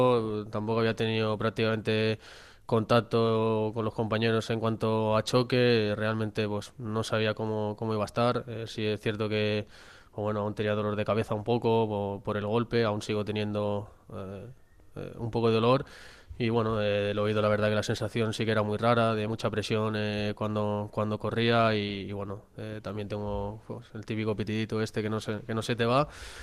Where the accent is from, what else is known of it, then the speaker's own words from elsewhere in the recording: Balearic Islands, Spain; al poco de nacer mis padres se tuvieron que ir a buscarse la vida, a trabajar a Mallorca y pues al final, pues bueno, desde pequeñito he vivido en Mallorca, aunque también nunca he perdido el visitar mi pueblo, pero bueno, digamos que sí que me puedo considerar mallorquín.